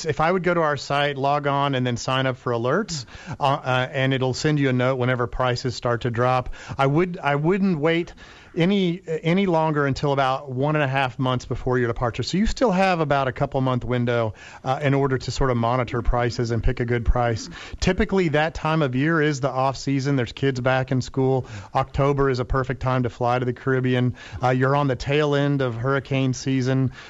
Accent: Dallas, Texas, United States; Yeah, I'm from Dallas, and I'm pretty familiar with Oklahoma.

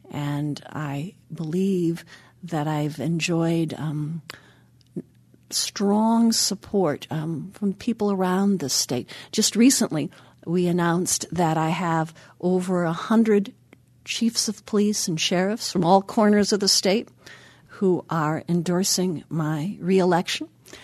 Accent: Richland Center, Wisconsin, United States; We also have Dale Schultz from Richland Center, my hometown

